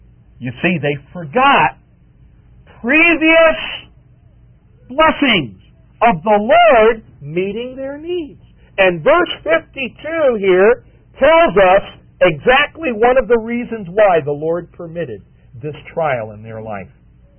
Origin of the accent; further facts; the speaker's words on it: Long Island, New York, United States; I grew up in Long Island, in an old duck farm country up there.